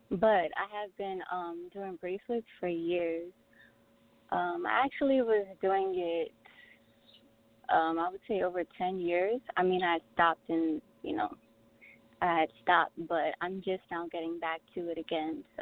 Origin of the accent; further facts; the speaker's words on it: Far Rockaway, Queens, New York, United States; I'm from Far Rockaway, Queens